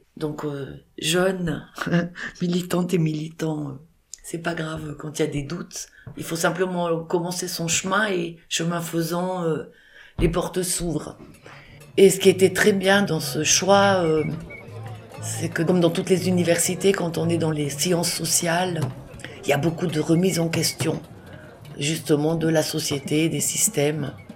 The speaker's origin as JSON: {"language": "French", "region": "Valais", "country": "Switzerland", "also_born_or_lived": "Bern", "said": "je peux dire que je suis valaisanne, mais je suis née à Berne."}